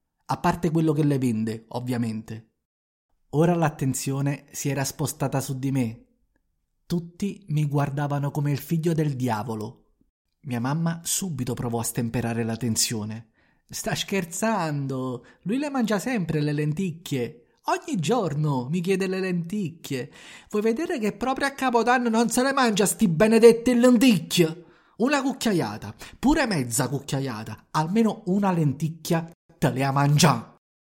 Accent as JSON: {"language": "Italian", "town": "Naples", "region": "Campania", "country": "Italy", "tie": "born or raised there", "said": "abitando lontano dalla mia città, come potete sentire, ho perso completamente il mio accento, e un po' per il mio spessore internazionale. Ma a me piace ricordarlo. Sono un figlio orgoglioso di Napoli, forgiato in provincia e ora fiero ambasciatore partenopeo a Milano"}